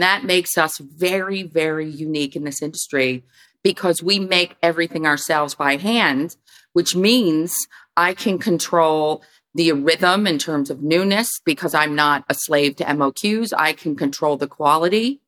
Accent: New York City, New York, United States

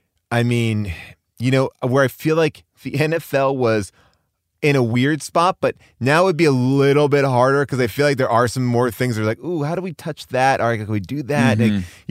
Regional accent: New York, United States; now in Los Angeles, United States; I'm a New Yorker who was a Knicks fan. I moved out here

